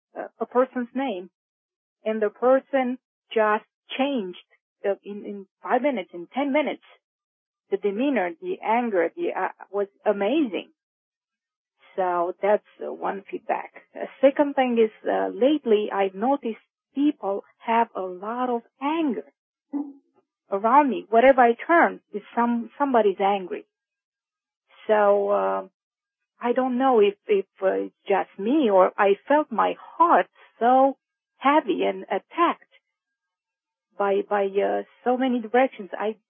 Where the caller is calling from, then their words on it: New York, United States; from New York.